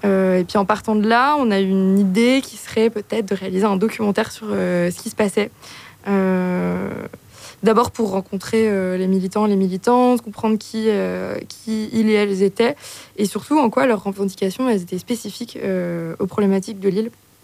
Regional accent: Réunion, France; moved away as an adult; Moi j'ai grandi à La Réunion jusqu'à l'obtention de mon bac, et je suis partie étudier en France dès 2015.

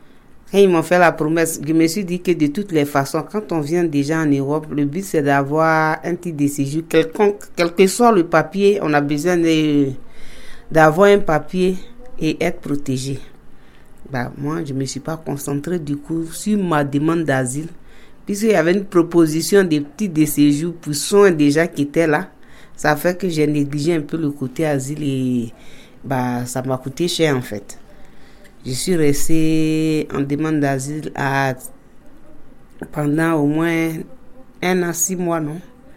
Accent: Côte d’Ivoire; now in France; Je viens de la Côte d'Ivoire, je suis ivoirienne.

